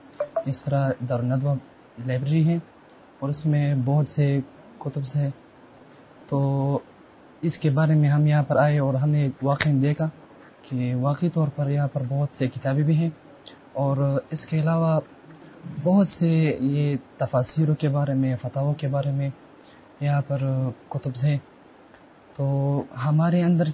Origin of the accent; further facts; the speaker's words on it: Peshawar, Khyber Pakhtunkhwa, Pakistan; ہم پشاور سے آئے ہیں، پشاور میں ہمارا مدرسہ ہے جامعہ خیر العلوم۔